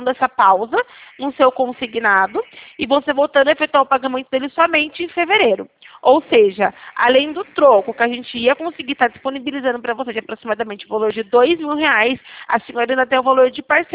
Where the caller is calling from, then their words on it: Campinas, São Paulo, Brazil; Eu falo aqui, na verdade, de Campinas.